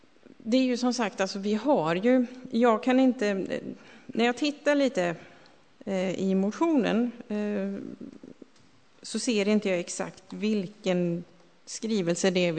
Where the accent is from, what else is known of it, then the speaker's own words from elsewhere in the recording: Västra Götaland County, Sweden; Eftersom jag är västgöte.